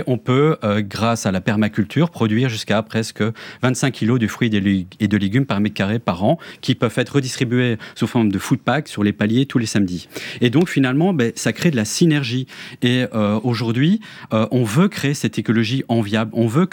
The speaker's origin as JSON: {"language": "French", "region": "Brussels", "country": "Belgium", "said": "moi, je viens de Bruxelles"}